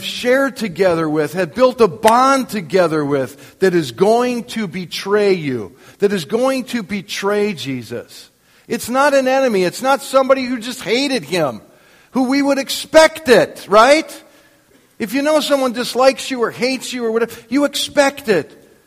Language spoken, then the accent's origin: English; Wisconsin, United States; born there; I was born in Wisconsin.